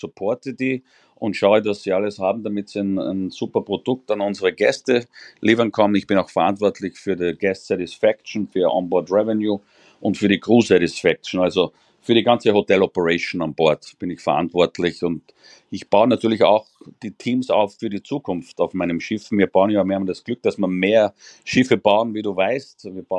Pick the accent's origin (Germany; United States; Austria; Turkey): Austria; ich bin ja Österreicher, ich bin geboren in Österreich und aufgewachsen